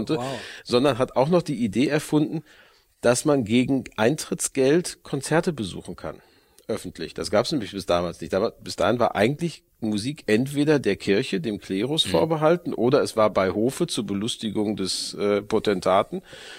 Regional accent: Hamburg, Germany; Und mindestens seitdem haben wir als Hamburger kein Problem damit, mit Kultur auch Geld zu verdienen.

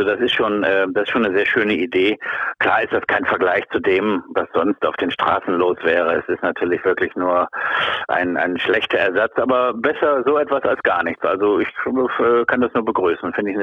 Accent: North Rhine-Westphalia, Germany; ich sehe mich als Rheinländer, muss ich sagen. Also ein Teil in mir ist auch Kölner

